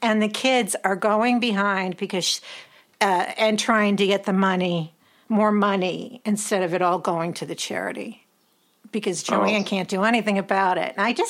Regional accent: Massachusetts, United States; And I'm from Massachusetts.

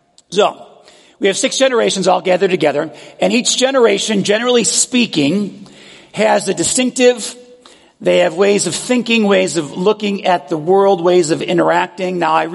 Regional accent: Buffalo, New York, United States; Grew up in a suburb of Buffalo in western New York. My dad was an auto executive. I grew up in the Roman Catholic Church.

